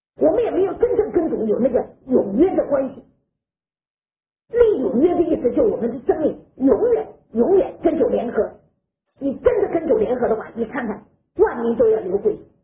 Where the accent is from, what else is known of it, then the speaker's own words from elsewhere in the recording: China; 你素不认识的国民，我们是中国人